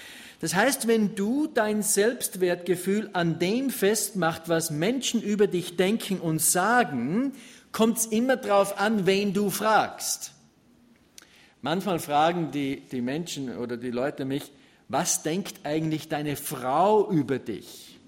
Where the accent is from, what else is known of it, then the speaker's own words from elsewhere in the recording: Ramsau, Styria, Austria; du kommst nach Schladming oder Ramsau, da wo ich zu Hause bin, und du kommst nach Ramsau, wo ich geboren bin und immer noch wohne